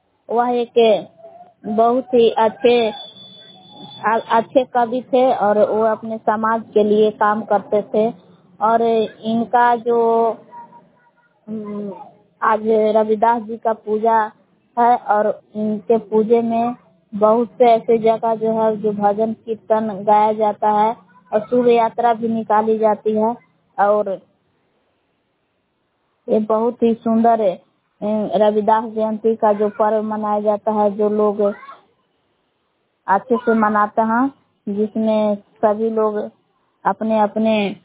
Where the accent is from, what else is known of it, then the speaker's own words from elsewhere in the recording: Bilaw, Bihar, India; ग्राम बिलाव जिला कैमूर भगवान के निवासी हूँ।